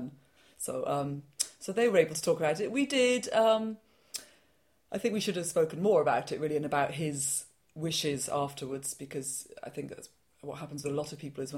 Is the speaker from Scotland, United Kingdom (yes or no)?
no; Bristol, South West England, United Kingdom; moved away as an adult; I'm from Bristol, but I haven't lived there really for over 20 years.